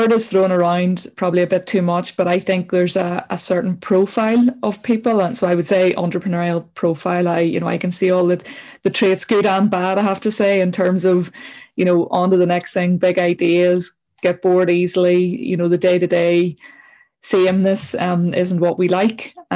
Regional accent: Northern Ireland, United Kingdom; you probably know growing up in Northern Ireland, that when you're that age, everyone needs to look the same, and you all wore Adidas.

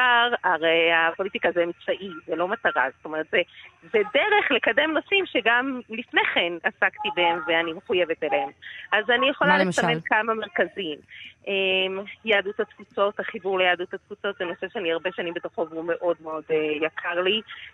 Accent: Jerusalem, Jerusalem District, Israel; אני ירושלמית, את כל העשייה הציבורית שלי התחלתי מירושלים

